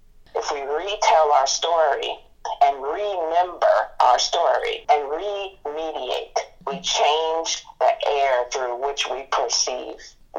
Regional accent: Oakland, California, United States; what I am is from West Oakland. And I know that we're hella poor down there

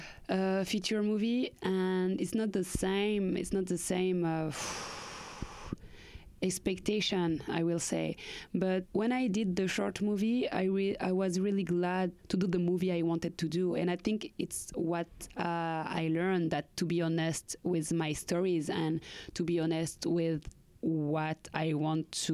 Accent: Paris, Île-de-France, France; It's true that I did my first movie in Africa, even if I was born and raised in Paris.

